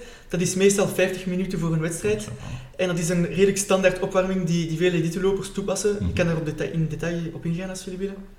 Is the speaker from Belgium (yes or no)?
yes; Belgium; En wij als Belg zijn gewoon om 11 uur 's avonds te beginnen feesten